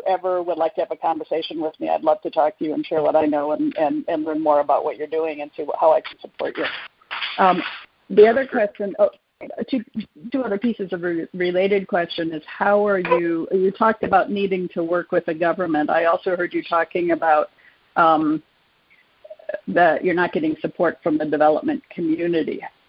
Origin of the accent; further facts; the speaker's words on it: Zambia; I grew up in Zambia and Central Africa and have worked with people there.